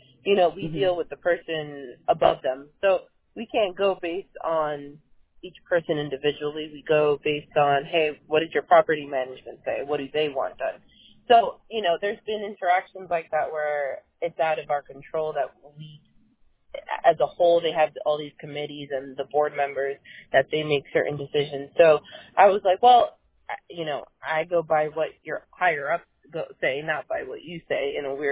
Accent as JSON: {"language": "English", "region": "New York", "country": "United States", "said": "Yeah, I came from New York, and totally different scene"}